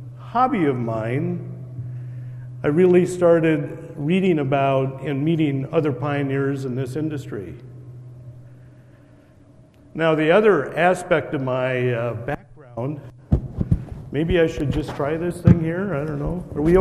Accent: North Dakota, United States; now in Twin Cities, United States; I grew up in North Dakota, south of Fargo, in barley country.

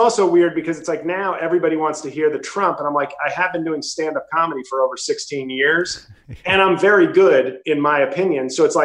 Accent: New York City, New York, United States; now in New Jersey, United States; I'm from New York City, but I now live in Jersey, moved out of the city for the first time, you know, at 40.

